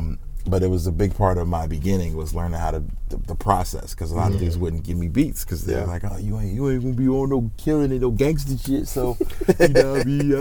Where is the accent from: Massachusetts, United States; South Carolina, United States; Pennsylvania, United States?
Pennsylvania, United States; Philadelphia; I grew up on the East Coast in Philly.